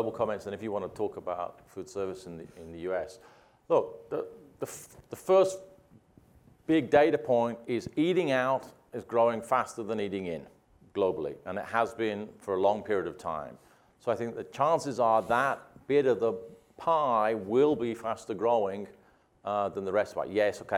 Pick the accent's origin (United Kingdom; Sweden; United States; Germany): United Kingdom; as a Brit, it's kind of impossible to be happy or be content.